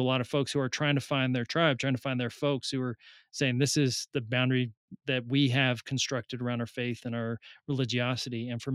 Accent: Salinas, California, United States; Yeah, so I was raised in Salinas, California, in the middle of California, surrounded by lettuce fields. Mexican Latino Catholic.

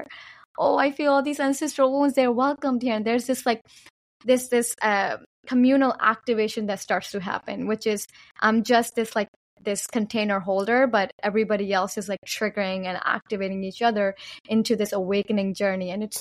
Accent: Pakistan; I was born and raised in Pakistan, so I didn't grow up in a free land.

